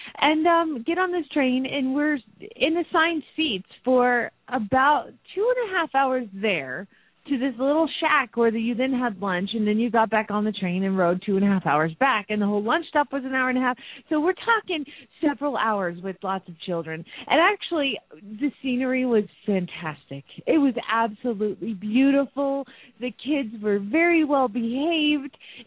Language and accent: English; Phoenix, Arizona, United States; from Phoenix, Arizona, still broadcasting live from Pagosa Springs, Colorado.